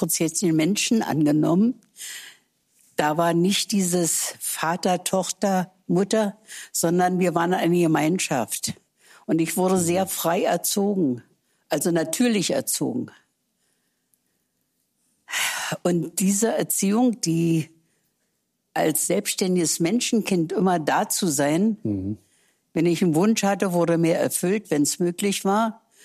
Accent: Germany; Deutschland? Nein. Deutschland ist mein Land. Ich bin Deutsche.

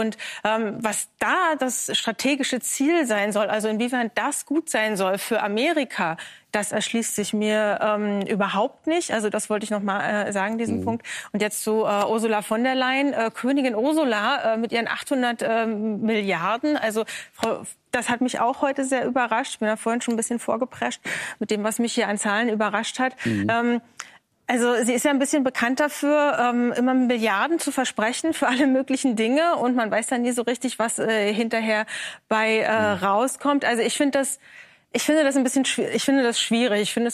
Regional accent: East Germany, Germany; ich bin in der DDR aufgewachsen

